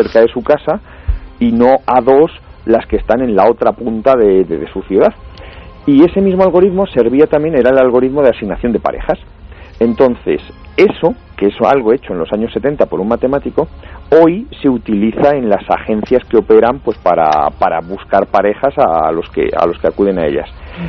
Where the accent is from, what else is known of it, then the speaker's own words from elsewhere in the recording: Hoyo de Manzanares, Community of Madrid, Spain; esta tarde he hecho una cosa en mi pueblo, que es Hoyo de Manzanares, y iba a la biblioteca de allí, pues donde yo he estudiado